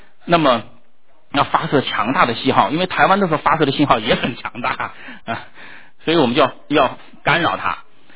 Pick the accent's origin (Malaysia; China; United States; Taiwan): China; 在我小时候我是住在这个中国农村，在那个时候呢我们农村呢在我家乡那个地方它有很大的干扰站